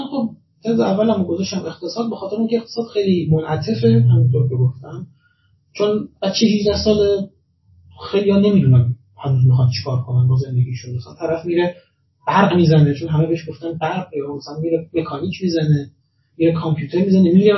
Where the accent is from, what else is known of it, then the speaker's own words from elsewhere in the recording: Iran; خودم چون خودم معمولا ما ایرانیم دیگه دوست داریم